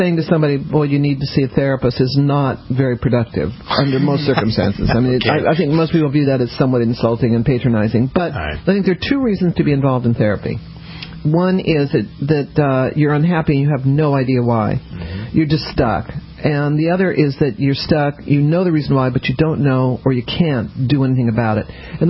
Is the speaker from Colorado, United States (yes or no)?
yes; Denver, Colorado, United States; also born or lived in New Orleans, Louisiana; I grew up in Denver.